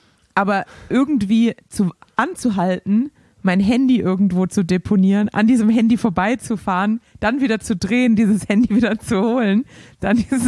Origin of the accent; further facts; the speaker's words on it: Baden-Württemberg, Germany; ich bin Schwabe